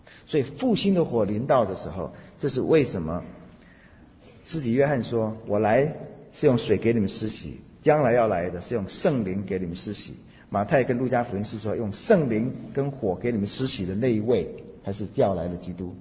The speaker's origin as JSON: {"language": "Chinese", "country": "China", "said": "问题不是韩国人，问题也不是我们中国人，问题是日本人。"}